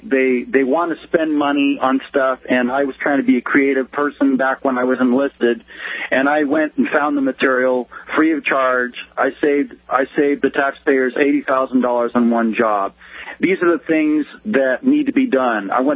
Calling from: West Sacramento, California, United States; Yeah, I'm calling from West Sacramento, California.

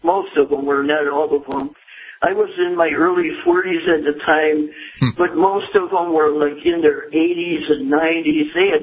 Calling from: Missouri, United States; Missouri.

